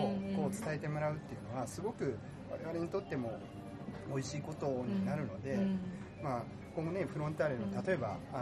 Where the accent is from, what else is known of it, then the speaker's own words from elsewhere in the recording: Aichi, Japan; やっぱり、まあ、地元が愛知だったので